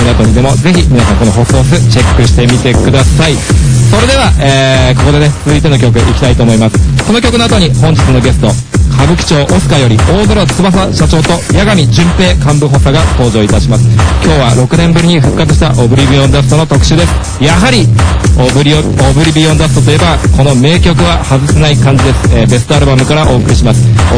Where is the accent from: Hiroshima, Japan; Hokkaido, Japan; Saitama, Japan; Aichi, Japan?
Saitama, Japan; 僕はですね、埼玉県出身なんですごく嬉しいんですけど